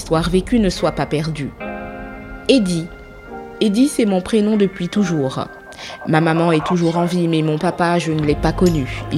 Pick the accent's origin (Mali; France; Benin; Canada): France; French Antilles; Je vis avec mon handicap depuis toujours. Je suis née avec. Quand j'étais petit aux Antilles, je ne m'en rendais pas compte.